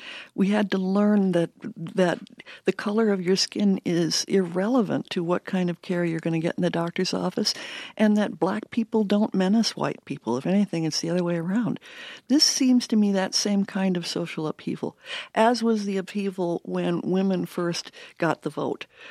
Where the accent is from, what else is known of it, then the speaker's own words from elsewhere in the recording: Georgia, United States; I grew up in Georgia in the 1950s, and I well remember the signs in my doctor's waiting room.